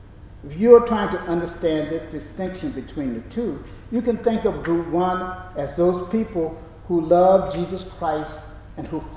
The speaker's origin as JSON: {"language": "English", "region": "Florida", "country": "United States", "tie": "born or raised there", "said": "When I was a kid growing up in Florida, we would make churned ice cream."}